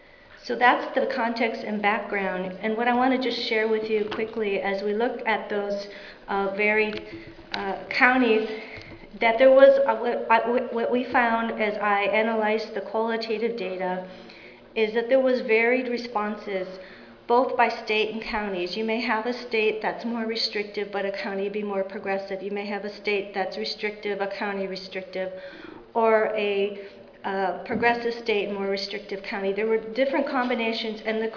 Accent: New Mexico, United States; Since I'm from New Mexico and this was a project funded by the RWJ Center, I wanted to make a New Mexico county a comparative county.

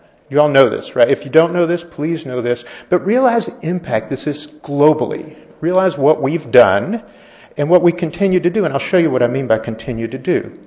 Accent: Georgia, United States; I'm going to start speaking quicker, even though I'm from Georgia

